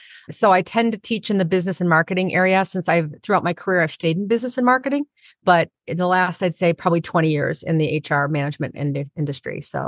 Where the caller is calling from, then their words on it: Detroit, Michigan, United States; I am calling in from Detroit Metro.